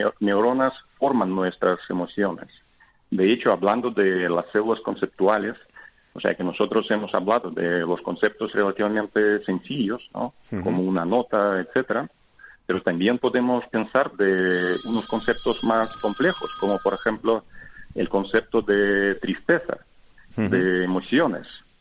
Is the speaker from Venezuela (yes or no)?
no; Russia; Spanish is a second language; now in Spain; Bueno, yo soy ruso, o sea que vine hace mucho tiempo a España.